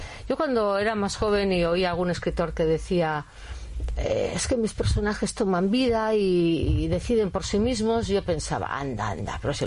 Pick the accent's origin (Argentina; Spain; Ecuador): Spain; Basque Country; estuve en Londres también con 15 años y me decían a ver si era española y decía, no, no, yo soy vasca. ¿Y sabes vasco? Mm. No.